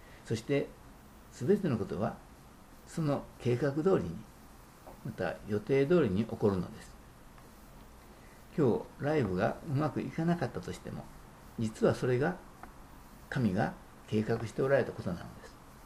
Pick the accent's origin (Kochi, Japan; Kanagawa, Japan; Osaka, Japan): Osaka, Japan; Sakai; born there; 私が日本の大阪の堺で生まれたのも偶然です。